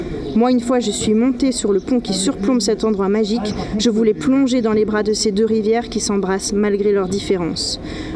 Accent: Brittany, France; also born or lived in Spain; je suis pas d'ici vraiment, je suis pas d'Annemas, je suis née en Bretagne et puis je suis d'origine espagnole, donc j'ai grandi entre la Bretagne et l'Espagne et je suis arrivée dans la région de la Haute-Savoie en 2005

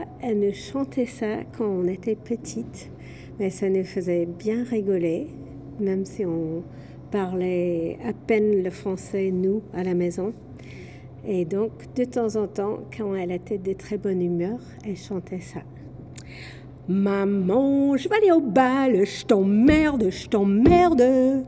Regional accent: United States; je suis à Saint-Herblain, là, mais je vais chanter une toute petite chanson qui vient des États-Unis, quand j'ai grandi aux États-Unis.

